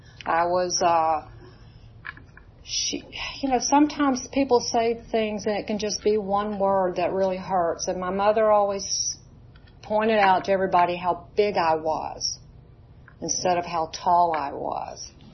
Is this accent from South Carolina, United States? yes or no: no; Huntsville, Alabama, United States; born there; I was born in Huntsville, Alabama in 1951.